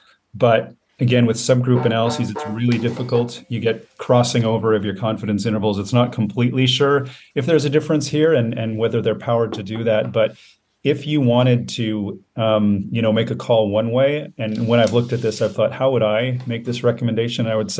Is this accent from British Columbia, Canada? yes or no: no; Steinbach, Manitoba, Canada; a family physician that I comes from my hometown. She delivers a lot of babies in Steinbeck, Manitoba.